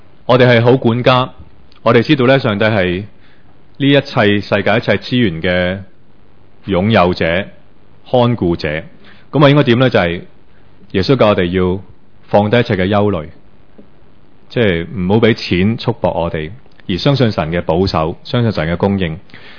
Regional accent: Hong Kong; 有时候我哋香港人太多担忧啊！

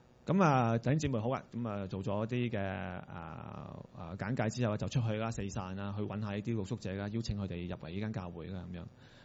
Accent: Hong Kong; 即係可能我哋香港人即係見得太多呢啲

